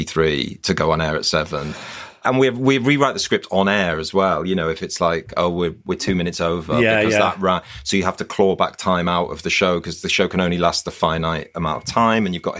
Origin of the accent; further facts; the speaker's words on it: Newcastle, North East England, United Kingdom; I'm from Newcastle originally